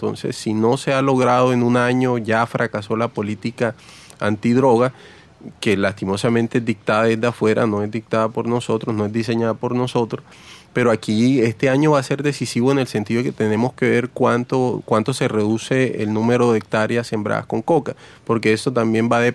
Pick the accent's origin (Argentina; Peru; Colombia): Colombia; Ahora, como colombianos, estamos viendo esta realidad